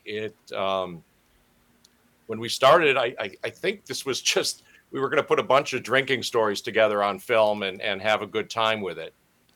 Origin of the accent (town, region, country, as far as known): Wisconsin, United States; born or raised there